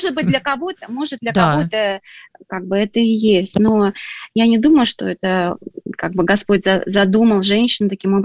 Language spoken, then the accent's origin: Russian; Russia; то, что я воспитывалась в России